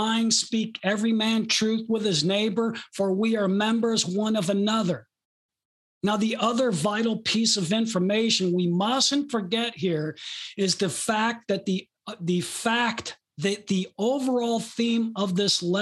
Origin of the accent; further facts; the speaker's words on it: Detroit, Michigan, United States; I was raised, they weren't the mean streets of Detroit, but I was raised in Detroit on the streets. We talked a certain way.